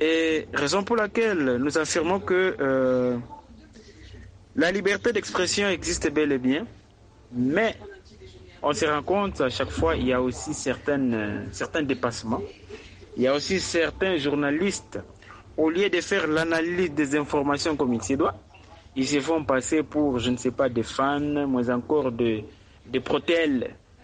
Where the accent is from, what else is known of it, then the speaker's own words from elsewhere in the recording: DR Congo; C'est comme un exemple qu'on peut donner ici chez nous en RDC.